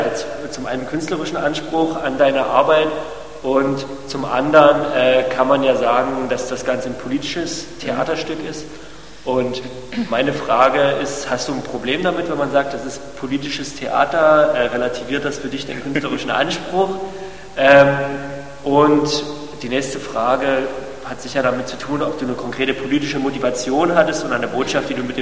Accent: Hoyerswerda, Saxony, Germany; also ich bin selbst aus Hoyerswerda

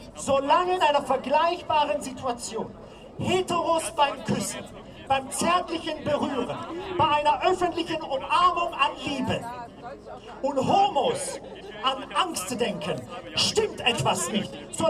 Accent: Stuttgart, Baden-Württemberg, Germany; moved away; Ich habe vor 22 Jahren meine Heimat Stuttgart verlassen

